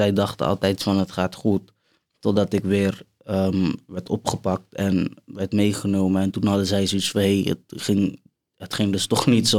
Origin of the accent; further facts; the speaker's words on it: Capelle aan den IJssel, South Holland, Netherlands; now in The Hague, Netherlands; ik ben 20 jaar oud. Ik kom uit Capelle Scholevaar, maar ik woon in Den Haag.